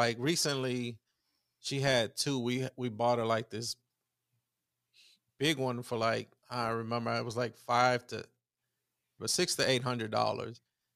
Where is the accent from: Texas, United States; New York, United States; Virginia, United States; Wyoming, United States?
New York, United States; I'm from New York. We don't bury it.